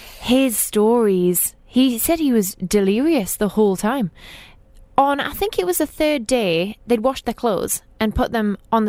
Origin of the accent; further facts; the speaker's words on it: Newcastle, North East England, United Kingdom; a guy from my hometown, Newcastle, back in the UK.